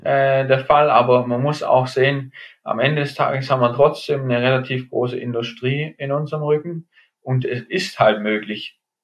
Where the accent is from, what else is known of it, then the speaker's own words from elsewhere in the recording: Germany; Genau, als Deutscher sicherlich auch nicht zu benachteiligt, einfach weil vielleicht bei uns auch in der Vergangenheit nicht allzu viele Top-Sportler, also Top-Sportler gab und es aber einige tolle Bike-Hersteller in Deutschland g